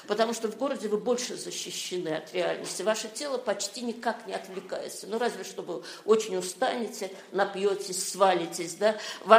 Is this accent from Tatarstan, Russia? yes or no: yes; Kazan, Tatarstan, Russia; я жила в Казани, я вообще родом из Казани.